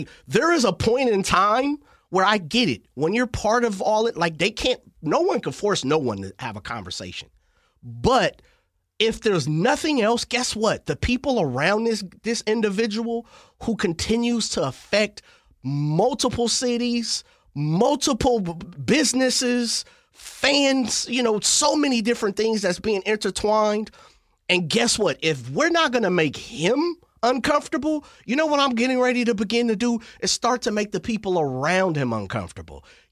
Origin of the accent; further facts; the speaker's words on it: Sacramento, California, United States; as somebody born and raised in Sacramento